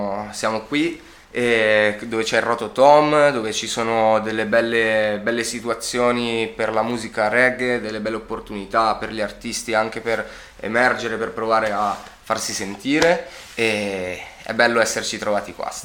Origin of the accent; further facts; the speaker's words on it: Buccinasco, Lombardy, Italy; io vengo da Buccinasco, una piccola città, piccolo paesino a Milano, nel sud di Milano